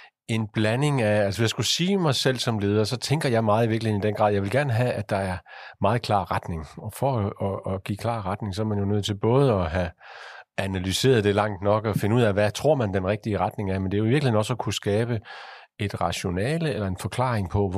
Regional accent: Aabenraa, Region of Southern Denmark, Denmark; jeg er jo født og opvokset i det sydlige Jylland, i Sønderjylland uden for Aabenraa. Faktisk lidt ude på landet, i sådan et lille villakvarter.

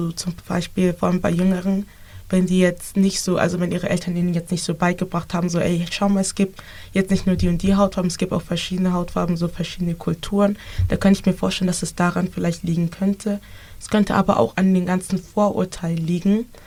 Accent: Germany; aus Deutschland, weil ich halt auch in Deutschland geboren bin.

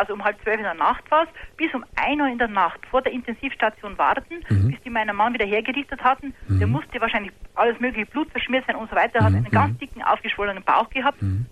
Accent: Bavaria, Germany; Ich bin aus Bayern.

